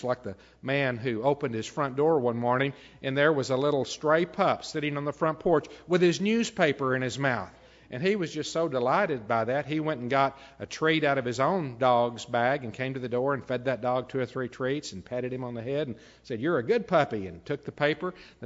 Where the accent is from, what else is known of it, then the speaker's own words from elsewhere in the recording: Snyder, Texas, United States; I remember a man who was in the church where I grew up back in Snyder, Texas